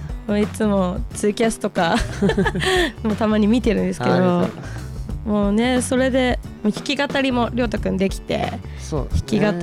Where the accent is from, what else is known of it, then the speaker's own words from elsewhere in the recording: Hokkaido, Japan; now in Tokyo, Japan; 私は北海道出身です。現在は東京で活動しています。